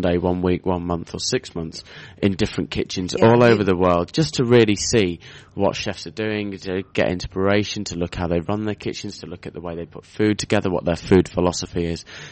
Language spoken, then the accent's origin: English; Wales, United Kingdom; I'm from North Wales, so just over the border from Chester and Liverpool.